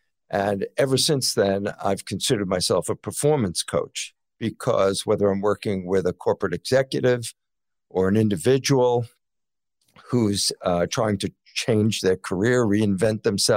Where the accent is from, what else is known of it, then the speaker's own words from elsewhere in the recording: New York City, New York, United States; Well, I grew up in New York, and New York City, actually.